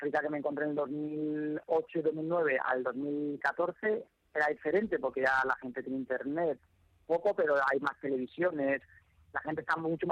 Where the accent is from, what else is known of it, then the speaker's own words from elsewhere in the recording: Spain; hablando portugués, siendo español, en Sudamérica